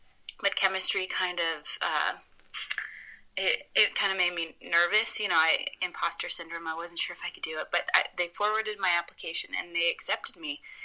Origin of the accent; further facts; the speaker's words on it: St. Louis, Missouri, United States; So I grew up in St. Louis and I thought psychology was interesting, so I studied it at a community college.